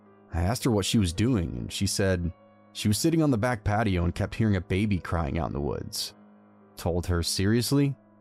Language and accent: English; Oregon, United States; now in Las Vegas, United States; I grew up in Oregon, so I really love the rain, and for the past 10 years we've lived in Vegas